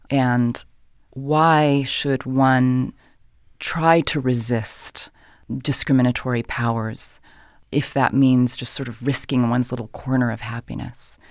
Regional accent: United States; born there; You know, my father was American, and I was born in the United States

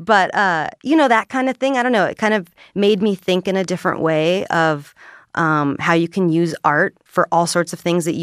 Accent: Huntington Beach, California, United States; Well, I'm from Huntington Beach, California, originally, so just down in the OC. I moved up here about 9 years ago.

